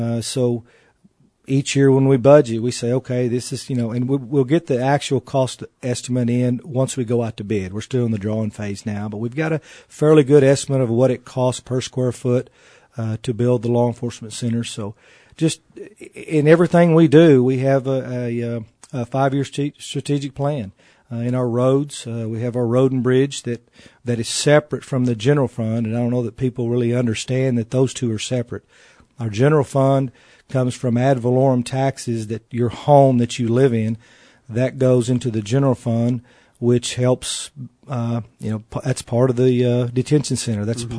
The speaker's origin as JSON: {"language": "English", "region": "Texas", "country": "United States", "tie": "born or raised there", "said": "Born and raised in Lubbock County, lived here 52 years. Love the people here."}